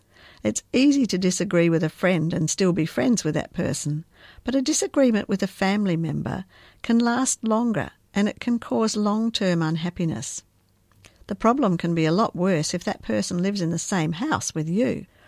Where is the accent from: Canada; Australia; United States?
Australia; Tasmania; also born or lived in Papua New Guinea; I grew up in Australia, in fact, in the little state of Tasmania, right down the very south of the mainland of Australia. When I was married, we lived for a few years in Papua New Guinea.